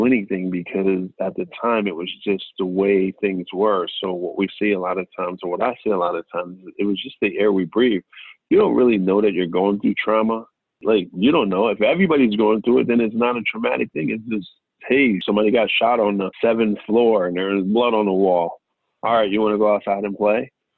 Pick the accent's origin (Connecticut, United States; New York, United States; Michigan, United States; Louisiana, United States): Connecticut, United States; Stamford; So I grew up in Stamford, Connecticut. I always say the West Side. So I grew up in Stamford on the West Side.